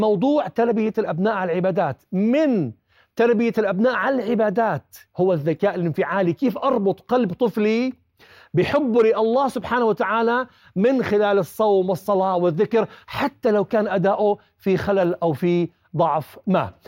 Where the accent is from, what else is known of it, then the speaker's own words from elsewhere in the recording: Jordan; إحنا كأردنيين نمتاز فيه